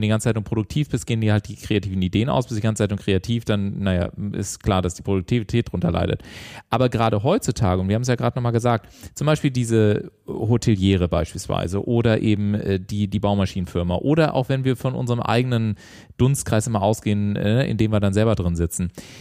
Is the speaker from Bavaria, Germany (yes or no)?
yes; Garmisch-Partenkirchen, Bavaria, Germany; Meine alten Heimat